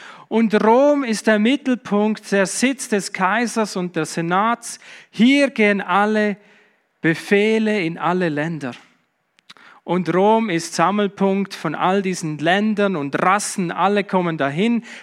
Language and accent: German; Switzerland; wer sind wir Schweizer? Wir sind Brüder und Schwestern.